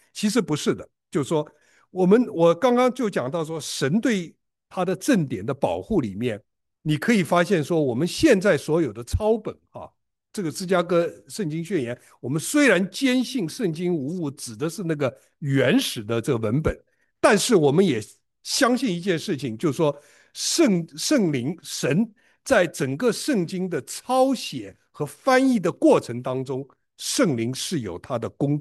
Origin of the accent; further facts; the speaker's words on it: China; 因为我们中国人讲话时态不够注意啊